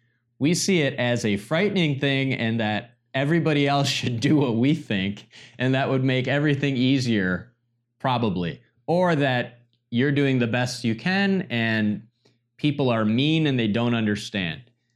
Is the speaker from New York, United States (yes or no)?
no; Michigan, United States; I'm from Michigan originally.